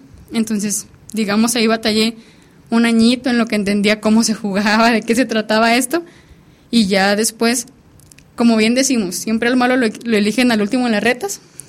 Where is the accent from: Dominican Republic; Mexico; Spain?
Mexico; San José de Reyes, Durango; De San José de Reyes, Durango.